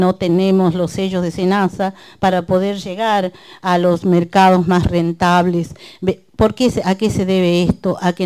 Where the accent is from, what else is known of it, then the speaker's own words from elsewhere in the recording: Jujuy, Argentina; de la Cuenca de Pozuelos, de la Nación Colla.